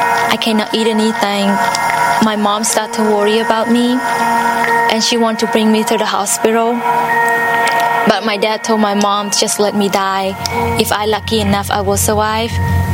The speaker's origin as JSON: {"language": "English", "country": "Cambodia", "tie": "born or raised there", "said": "I am from Cambodia. I was born and raised on a boat in a floating village. My family was very poor because both of my parents, they uneducated. Growing up during the genocide, you're in Cambodia during 1975"}